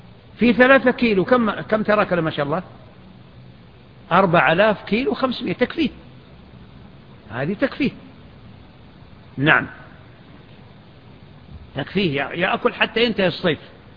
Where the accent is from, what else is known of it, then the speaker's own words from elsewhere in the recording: Medina Province, Saudi Arabia; في ضواحي المدينة، بل في ضواحي الحنكية وضواحي المدينة وفي وادي الفرع التي هي بلدتنا